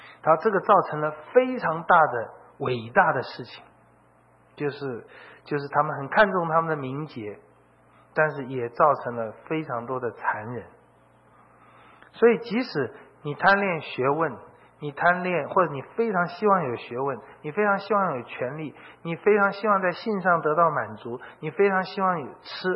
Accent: China

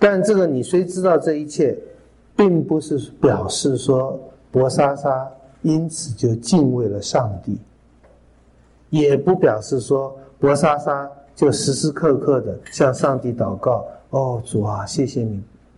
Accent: China; 我们中国人

